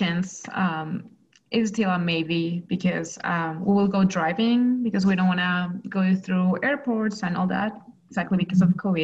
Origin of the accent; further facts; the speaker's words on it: Acapulco, Guerrero, Mexico; I'm from Acapulco, Mexico. So it is for those who do not know, it's a pretty tourist place. It's all the way like in the south of Mexico and it's exactly at the beach. So going to the beach was like my kind of everyday thing. I live like 5-10 minutes from the beach.